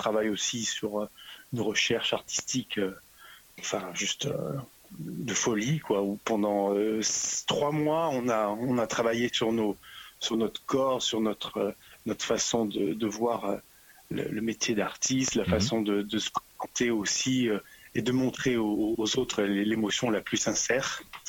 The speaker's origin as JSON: {"language": "French", "town": "Marseille", "region": "Provence-Alpes-Côte d'Azur", "country": "France", "tie": "born or raised there", "also_born_or_lived": "Africa / United States", "said": "Alors moi j'ai grandi en Afrique toute mon enfance jusqu'à l'âge de 16 ans."}